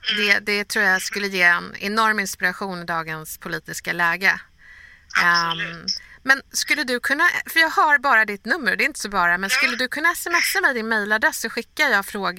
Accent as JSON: {"language": "Swedish", "town": "Bredäng", "region": "Stockholm County", "country": "Sweden", "said": "Vi är från Bredäng och har tagit sig en liten bit."}